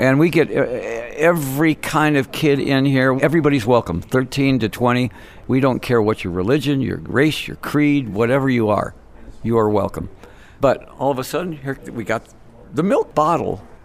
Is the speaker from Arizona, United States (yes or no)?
yes; Phoenix, Arizona, United States; I grew up in Phoenix. I have seen the growing problem on the street.